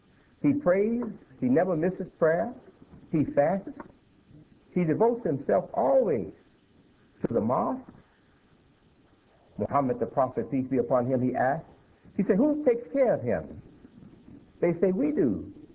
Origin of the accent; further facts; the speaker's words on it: United States; I find myself speaking as an American and as an imam and not even knowing the difference.